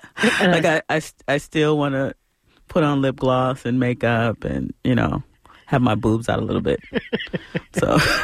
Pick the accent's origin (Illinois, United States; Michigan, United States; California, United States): Michigan, United States; Detroit; I'm not used to this because I'm from Detroit